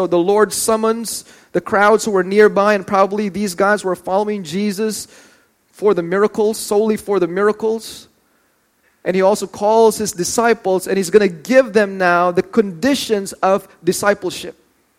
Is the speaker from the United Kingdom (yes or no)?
no; Philippines; You're not being Filipino now. You know, we love rice